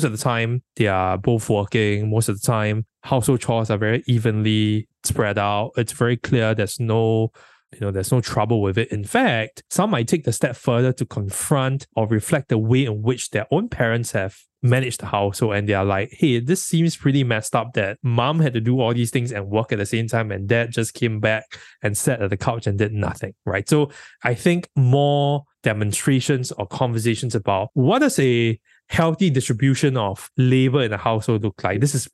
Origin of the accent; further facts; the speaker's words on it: Singapore; as a Singaporean male, the amount of resentment you have with the system.